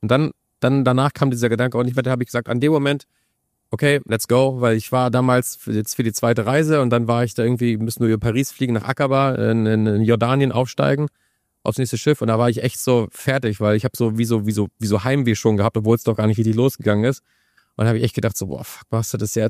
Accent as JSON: {"language": "German", "region": "Northern Germany", "country": "Germany", "said": "Ich bin aus dem Norden, ich bin früher zur See gefahren"}